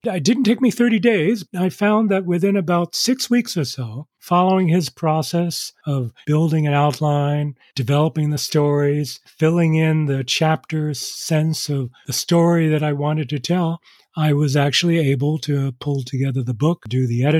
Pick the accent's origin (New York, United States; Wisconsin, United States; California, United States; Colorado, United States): New York, United States; the experiences of my family growing up in New York, experiences in Chicago, and how I moved on to Peace Corps.